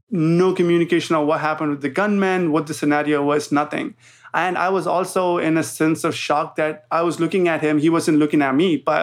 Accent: India; English is a second language; growing up in India, we have our own problems, but gun violence isn't one of those.

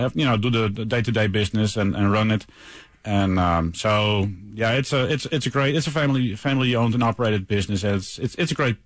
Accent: Netherlands; The area where I grew up in, there's a lot of flower bulb farms.

